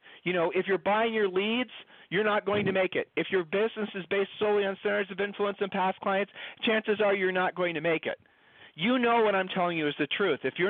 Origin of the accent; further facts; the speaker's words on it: Ohio, United States; Julie and I moved. We're from Ohio. We've lived all over the country.